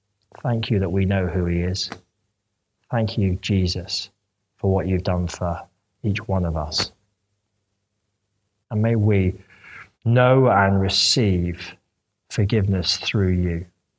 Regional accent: United Kingdom; We're unbelievably British, aren't we?

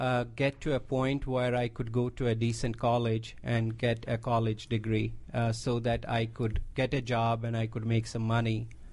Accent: India; moved away as an adult; now in United States; I'm from India.

